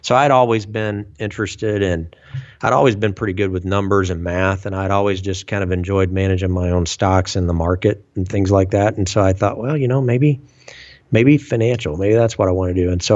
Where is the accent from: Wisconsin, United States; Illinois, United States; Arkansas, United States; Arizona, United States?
Arkansas, United States; Fort Smith; And I got picked up for an Air National Guard slot in my hometown of Fort Smith.